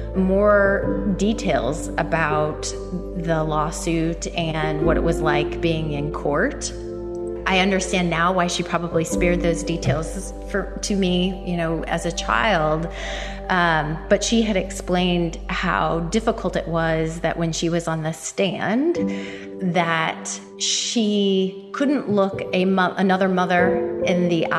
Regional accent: Indianapolis, Indiana, United States; I was born and raised here in Indianapolis. Grew up in the Butler-Tarkington neighborhood and went through the IPS school system.

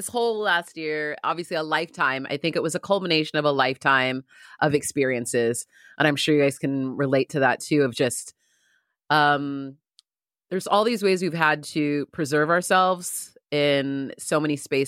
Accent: San Diego, California, United States; because I grew up in San Diego in a very predominantly white area of the world.

